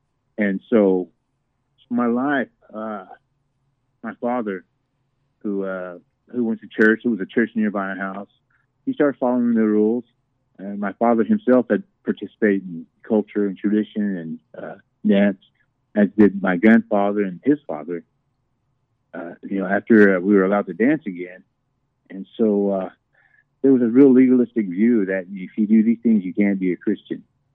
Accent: Oklahoma, United States; we were raised right there in St. Mary on Cass Creek.

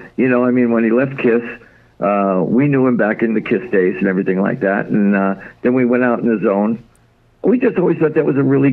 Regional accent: Detroit, Michigan, United States; And I've always been a Detroit Tigers fan because I'm from Detroit, you know.

